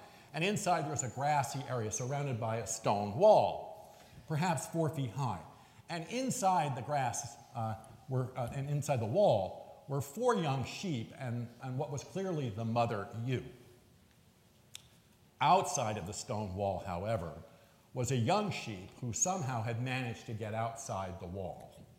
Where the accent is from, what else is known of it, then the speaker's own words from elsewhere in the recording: New York City, New York, United States; Now, I'm a city kid. I grew up in New York City.